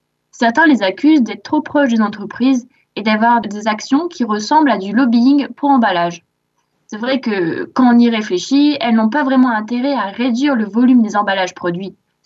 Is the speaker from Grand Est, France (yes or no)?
yes; Grand Est, France; Chez moi, en Alsace, tout ce qui est finalement emballage plastique, sauf le film alimentaire, on le met dans la poubelle de tri.